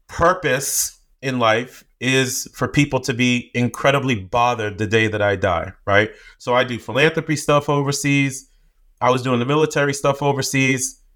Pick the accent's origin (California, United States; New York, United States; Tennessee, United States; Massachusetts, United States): Massachusetts, United States; Boston; How come I grew up in Boston and no one told me that I could have feelings like this?